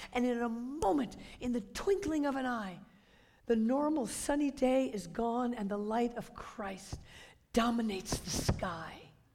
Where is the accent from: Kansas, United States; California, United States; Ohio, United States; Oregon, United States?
California, United States; I'm from Southern California. We don't know what that sounds like. It doesn't rain there.